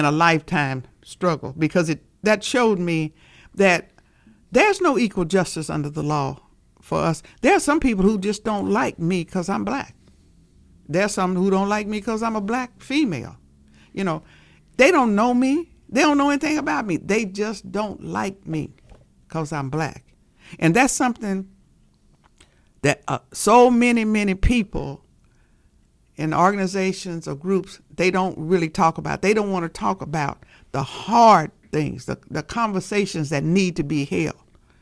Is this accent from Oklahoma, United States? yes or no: yes; Oklahoma, United States; born there; Now, I'm almost 80 years old, and I was born in Oklahoma.